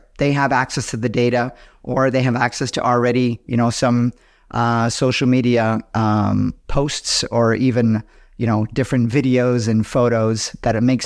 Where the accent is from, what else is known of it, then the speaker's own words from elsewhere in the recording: Canada; you know, we're both Canadian